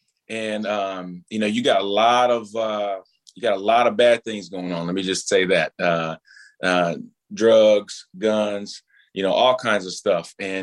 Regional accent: Minneapolis, Minnesota, United States; I grew up over in North Minneapolis in the beginning. And North Minneapolis at the time was very, very different than it is today.

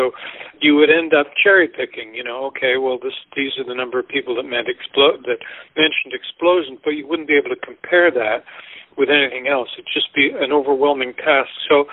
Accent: Canada; because I'm not even a U.S. citizen, I'm Canadian

